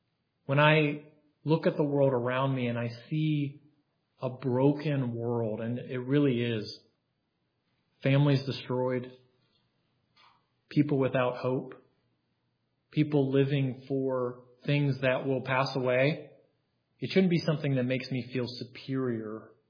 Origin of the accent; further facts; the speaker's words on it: West Virginia, United States; but I'm a mountaineer, and I know Pastor Vitovsky is too. So I grew up in West Virginia, and so I love West Virginia.